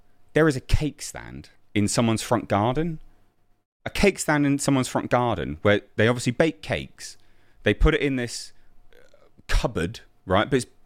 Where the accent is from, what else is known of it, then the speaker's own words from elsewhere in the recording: England, United Kingdom; I'm English.